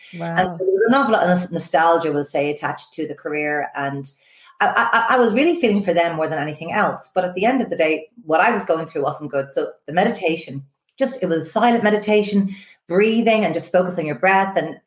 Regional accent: Dublin, Leinster, Ireland; Mountjoy Prison, and I was raised in Phipps, right beside the prison.

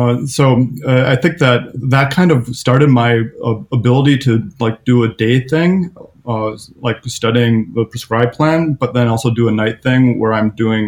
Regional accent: Saint Paul, Minnesota, United States; Well, I grew up in St. Paul and I was studying on my own photography and filmmaking

